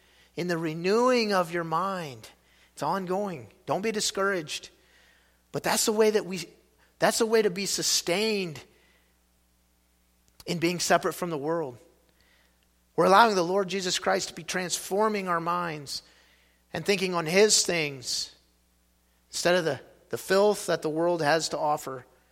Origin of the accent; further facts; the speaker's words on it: Ohio, United States; I grew up in Ohio, and so I grew up a fairly avid Ohio State Buckeyes fan.